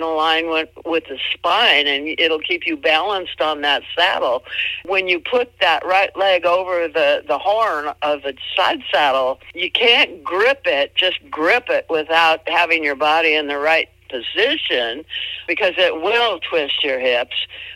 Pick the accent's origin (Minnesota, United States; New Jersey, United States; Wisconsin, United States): Minnesota, United States; Minneapolis; born there; And I was born in Minneapolis in 1950, and when I was 6 years old, I got a bouncing horse.